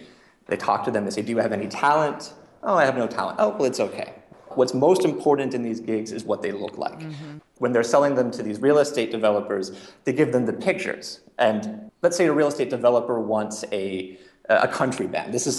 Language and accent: English; United States; it just seems that it exposed my own ideas as an American.